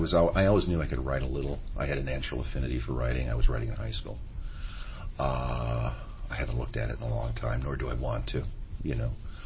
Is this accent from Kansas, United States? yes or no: no; Cleveland, Ohio, United States; Cleveland, I grew up in Cleveland. Cleveland had a good TV packages.